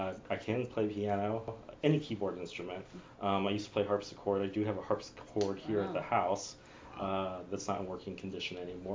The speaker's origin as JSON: {"language": "English", "town": "Firestone Park", "region": "Ohio", "country": "United States", "tie": "born or raised there", "said": "So I grew up in Firestone Park."}